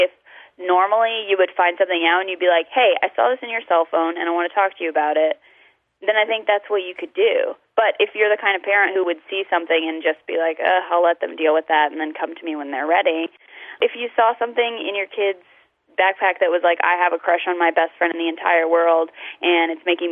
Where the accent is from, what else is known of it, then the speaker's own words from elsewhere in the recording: the South, United States; I'm from the South, so it was a little nerve-wracking, but I was also at a liberal arts college, so I had a huge support.